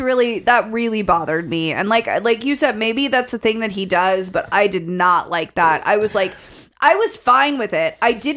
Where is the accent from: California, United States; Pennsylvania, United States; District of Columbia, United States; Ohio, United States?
Pennsylvania, United States; Pittsburgh; accent: Pittsburghese; I'm from Pittsburgh. I am one to talk. The Pittsburghese comes out every once in a while